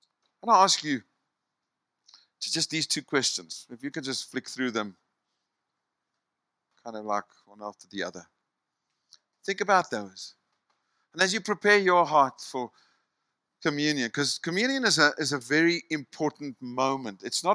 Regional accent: South Africa; Are people more aware of me being a South African than a believer?

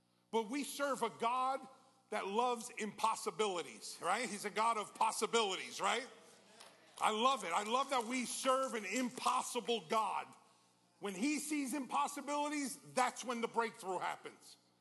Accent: New York, United States; So I'm a New Yorker. That's where I'm born and raised.

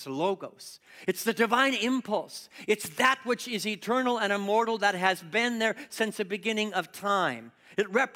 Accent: California, United States; I'm a Californian, and I remember the moment that Arnold Schwarzenegger was elected to the governorship

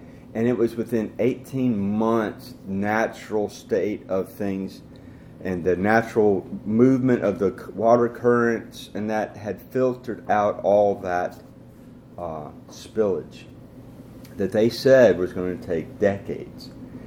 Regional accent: Iowa, United States; When I grew up in Iowa, you know, controlling the bugs on the corn

